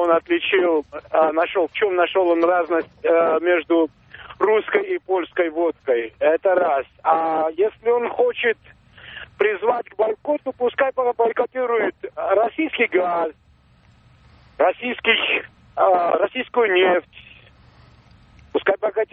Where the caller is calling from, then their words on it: Georgia; Здравствуйте, я звоню с Грузии.